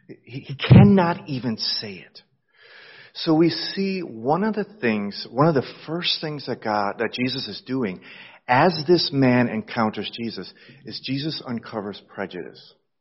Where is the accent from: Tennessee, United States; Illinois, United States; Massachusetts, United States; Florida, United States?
Illinois, United States; Chicago; moved away; also born or lived in Europe; I was a missionary. I grew up in the Chicago area, and I lived in Europe for 20 years.